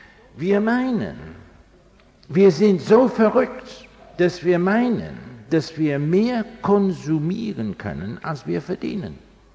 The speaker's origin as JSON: {"language": "German", "region": "England", "country": "United Kingdom", "second_language": "German", "said": "Denn das Land, wo ich herkomme, England, war ein sehr, sehr christliches Volk."}